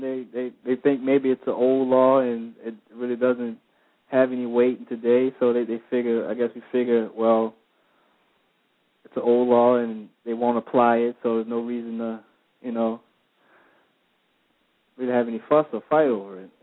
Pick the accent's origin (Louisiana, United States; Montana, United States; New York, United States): Louisiana, United States; New Orleans; I'm from New Orleans, so I've grew up around. I've seen plantations firsthand.